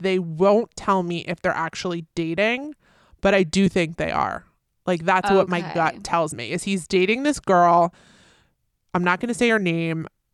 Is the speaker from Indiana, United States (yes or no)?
no; New York City, New York, United States; this is in honor of … playing at Madison Square Garden in New York City, my hometown, the past two nights.